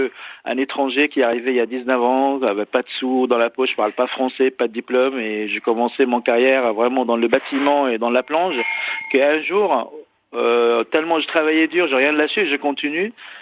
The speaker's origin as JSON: {"language": "French", "country": "Lebanon", "moved": "as an adult", "lives_now": "France", "said": "Je suis arrivé du Liban en 99 avec 200 francs dans la poche, 20 ans de guerre civile"}